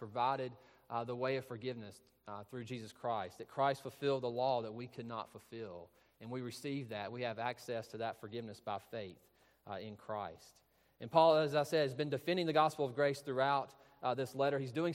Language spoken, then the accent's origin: English; Louisville, Georgia, United States; So I'm from Georgia. I grew up in Louisville, Georgia, a couple hours from here between the Warner Robins area and Augusta.